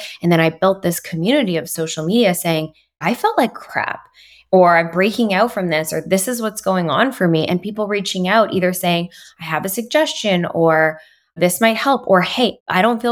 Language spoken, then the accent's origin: English; Montreal, Quebec, Canada; I'm originally from Montreal, so I have that French background.